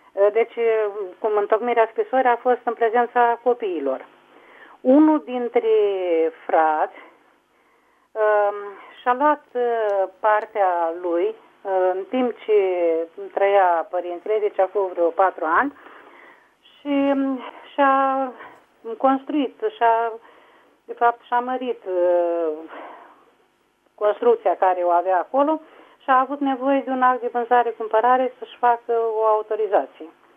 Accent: Suceava, Suceava County, Romania; sunt din Suceava.

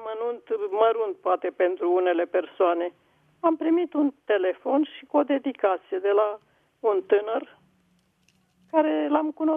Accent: Bucharest, Romania; eu sunt din București.

